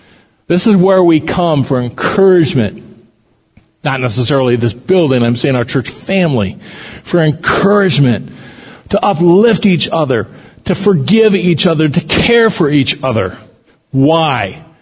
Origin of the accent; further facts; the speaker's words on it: Council Bluffs, Iowa, United States; I grew up in Council Bluffs, which most Iowans affectionately refer to as the armpit of Iowa. But it was home.